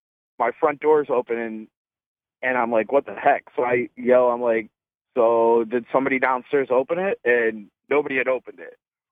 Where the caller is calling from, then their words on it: Cleveland, Ohio, United States; from Cleveland.